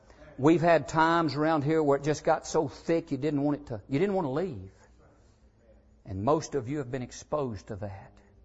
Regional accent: the South, United States; I'm glad, God, that I grew up in America, in the South, in the Bible Belt, around Bible-believing preachers.

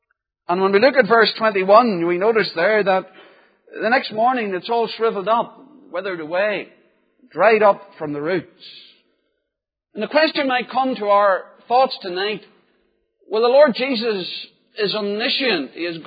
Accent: Northern Ireland, United Kingdom; I come from County Armagh, originally near Loch Gall, where there are many orchards.

